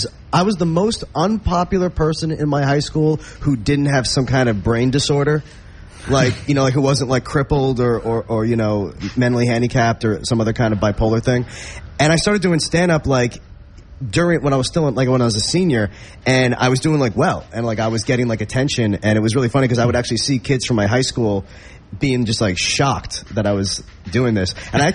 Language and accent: English; New York, United States; I'm from the New York area, so I'm very loyal to the hip hop on that side of the world.